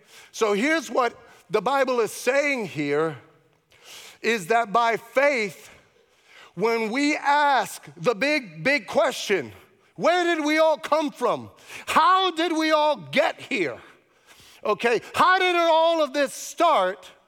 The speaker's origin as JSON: {"language": "English", "town": "Brooklyn", "region": "New York", "country": "United States", "said": "I was a kid from Brooklyn just trying to figure this out."}